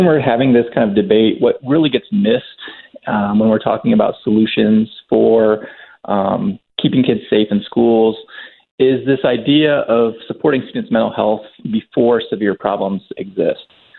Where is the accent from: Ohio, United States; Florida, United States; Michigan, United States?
Ohio, United States; also born or lived in Germany; Yeah, well, Ohio, but Germany before that.